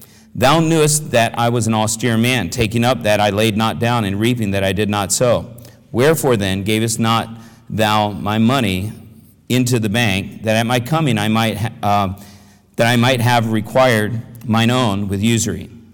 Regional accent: Arlington, Virginia, United States; But I was from Arlington. Now, Arlington, we probably had 40, 50 kids to choose from.

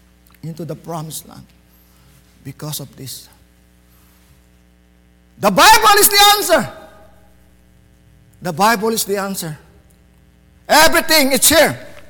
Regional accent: Philippines; English is a second language; For me, it's hard to understand. I'm a Filipino. My accent is different.

